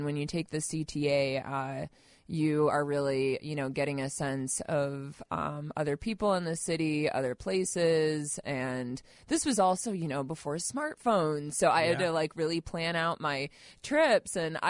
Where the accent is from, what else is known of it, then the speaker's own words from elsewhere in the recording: Illinois, United States; I grew up outside of Chicago, but my gigantic Italian-Polish family is from Chicago.